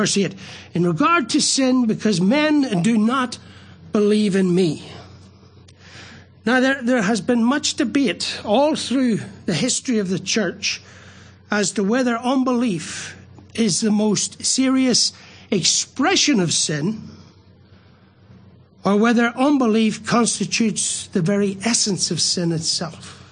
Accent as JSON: {"language": "English", "country": "Ireland", "said": "I'm an Irishman, and I know that you can't be steam, ice, and water all at the same time."}